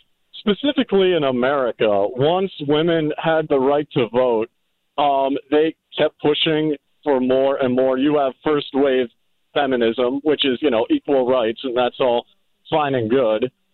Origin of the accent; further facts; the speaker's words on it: India; for a good part of my life, I was raised in India